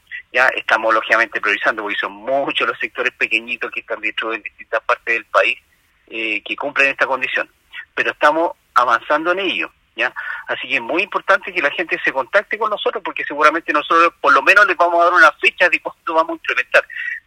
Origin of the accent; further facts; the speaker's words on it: Talca, Maule, Chile; yo soy de Talca, yo nací en Talca, por lo tanto tengo un aspecto bien importante por la séptima región